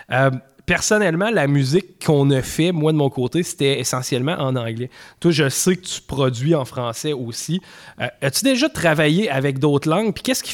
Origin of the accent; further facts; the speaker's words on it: Quebec, Canada; les gens l'entendent que j'ai un accent, et puis rapidement, ils vont être capables de dire « Oh, OK, tu viens du Québec »